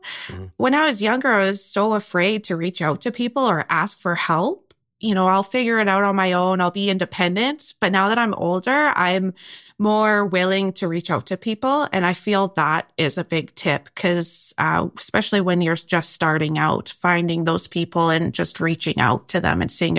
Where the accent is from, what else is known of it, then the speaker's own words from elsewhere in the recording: Alberta, Canada; Yeah, so I was born and raised in the Peace Country, and I did live in Grand Prairie.